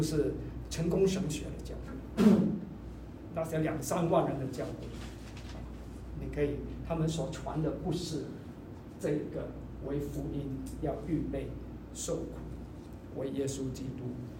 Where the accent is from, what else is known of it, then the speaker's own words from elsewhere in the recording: Singapore; moved away; 我在新加坡出生长大、我的就是、怎么说，先祖们、已经在是差不多150年前就离开了中国、到了新加坡去。